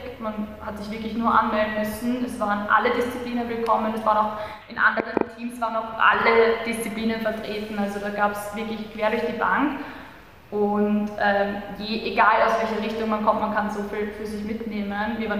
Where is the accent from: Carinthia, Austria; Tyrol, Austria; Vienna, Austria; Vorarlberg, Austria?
Vienna, Austria; now in Leoben, Austria; Also ich komme aus Wien, ich glaube, vielleicht hört man das. Ich war in einer AHS in Wien und dann noch 2 Jahre auf der Grafischen in Wien.